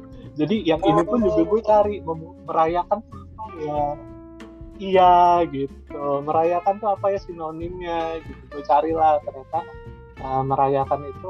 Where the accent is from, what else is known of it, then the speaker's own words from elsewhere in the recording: Lampung, Indonesia; Karena kan gue asli Lampung, kelahiran Lampung.